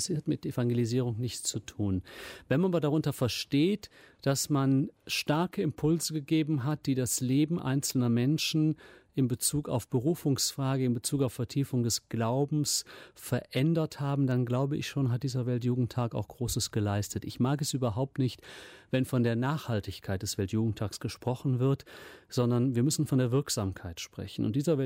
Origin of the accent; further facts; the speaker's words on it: Germany; uns auch gerade als Deutsche, als freundliche Gastgeber erwiesen haben